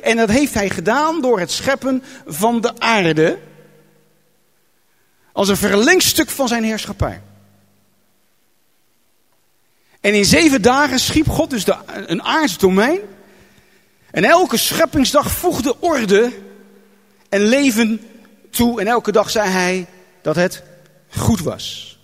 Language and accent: Dutch; Netherlands; En wij als Hollanders hebben het koninkrijk der Nederlanden uitgebreid met allerlei koloniën.